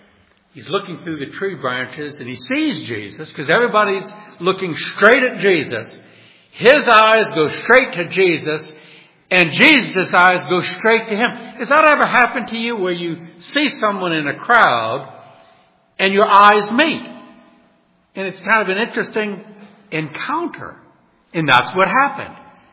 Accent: New Orleans, Louisiana, United States; Last week I mentioned I grew up in New Orleans, and I went to many, many Mardi Gras parades

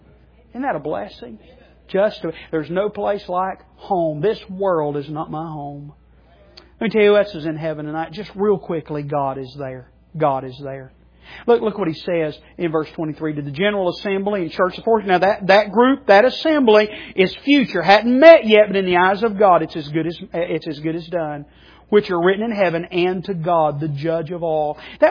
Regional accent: United States; Now, I'm a citizen of America. I'm an American-born citizen. I'm thankful for that.

